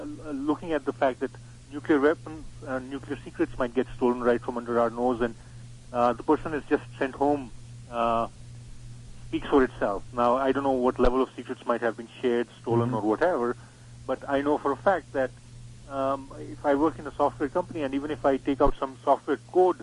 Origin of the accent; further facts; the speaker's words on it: Pakistan; even though I'm from Pakistan